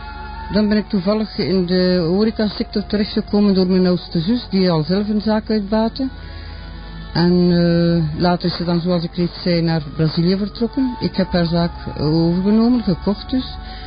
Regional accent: Maldegem, East Flanders, Belgium; also born or lived in Adegem; dat ik mijn jeugd niet in Maldegem en in Adegem dus geleefd

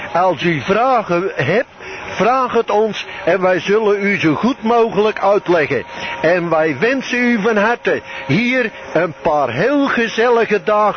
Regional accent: Nieuwendijk, North Brabant, Netherlands; wij komen uit Nederland vandaan, van het dorpje Nieuwendijk. Dat ligt tussen Utrecht aan de Rijksweg, Utrecht-Breda.

